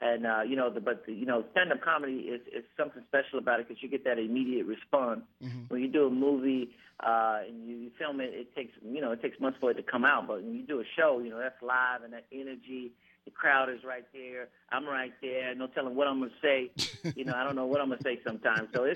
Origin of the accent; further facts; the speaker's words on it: Atlanta, Georgia, United States; I filmed that last year in my hometown, Atlanta, Georgia.